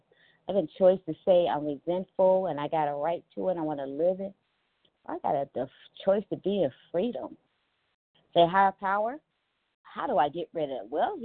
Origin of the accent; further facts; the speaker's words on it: Cincinnati, Ohio, United States; I am from Ohio, Cincy, Ohio.